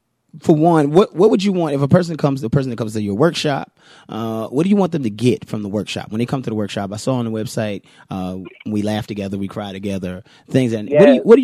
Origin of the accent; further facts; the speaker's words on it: Virginia, United States; I'm sorry, I'm from Virginia. I got excited.